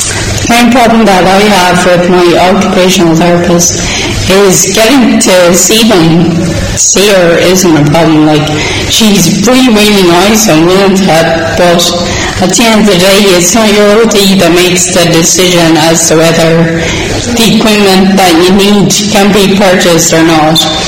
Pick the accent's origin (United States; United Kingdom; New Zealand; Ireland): Ireland; Longford, Leinster; now in Dublin, Ireland; I'm originally from Longford, but I moved up to Dublin about 3 years ago